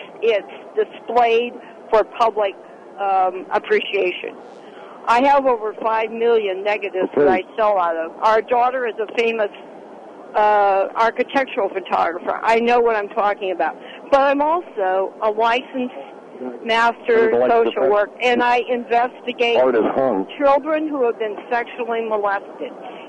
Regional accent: Santa Monica, California, United States; Oh, I grew up in Santa Monica.

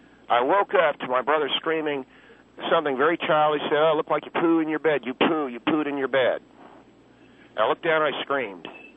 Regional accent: Long Beach, California, United States; I was a 9-year-old boy growing up in Long Beach, California.

